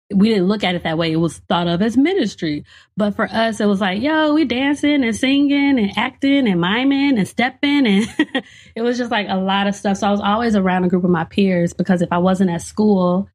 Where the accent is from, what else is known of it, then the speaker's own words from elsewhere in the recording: Gary, Indiana, United States; growing up in Gary, Indiana, during the 90s, when it was the murder capital of the world